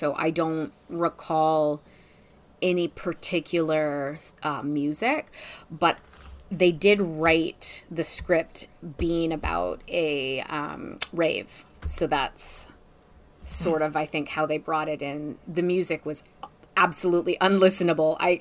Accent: Vancouver, British Columbia, Canada; I'm in Vancouver, BC. In Canada.

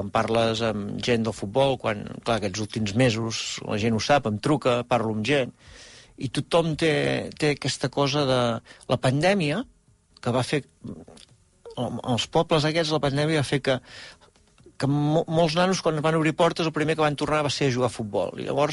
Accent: Arbúcies, Catalonia, Spain; que no en som conscients els d'Arbúcies

